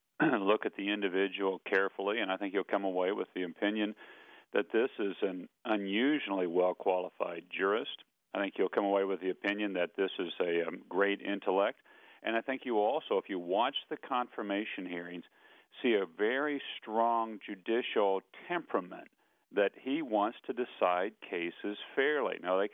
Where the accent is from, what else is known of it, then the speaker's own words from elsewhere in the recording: Topeka, Kansas, United States; that happened in my hometown of Topeka, Kansas.